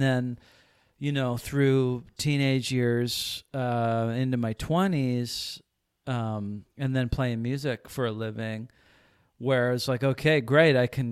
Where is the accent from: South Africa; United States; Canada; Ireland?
Canada; Victoria, British Columbia; I grew up in Victoria and was in the punk rock scene, so there's a lot of drugs and alcohol